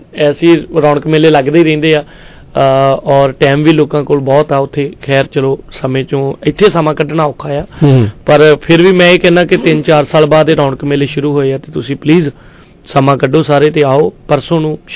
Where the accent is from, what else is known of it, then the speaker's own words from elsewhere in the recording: Punjab, India; accent: Majhi; ਤੇ ਉਹ ਫਿਰ ਸਾਡੀ ਬੋਲੀ ਵੀ ਸੇਮ ਹੀ ਆ ਮਾਝੇ ਦੀ, ਸਾਡੀ ਬਟਾਲਾ ਗੁਰਦਾਸਪੁਰ ਅੰਮ੍ਰਿਤਸਰ ਸਾਡਾ ਬਾਰਡਰ ਏਰੀਆ ਆ